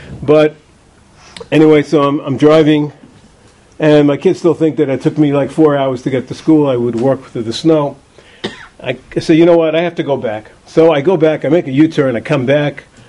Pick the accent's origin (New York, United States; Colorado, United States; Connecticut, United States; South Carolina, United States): New York, United States; I said, I come from New York. In New York, we don't trust anybody.